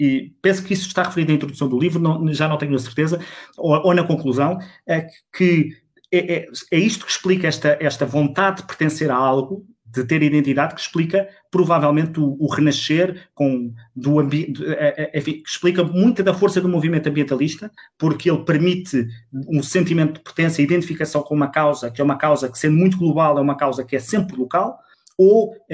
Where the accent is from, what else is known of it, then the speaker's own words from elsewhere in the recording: Portugal; É como que dizer que a nossa identidade, como portugueses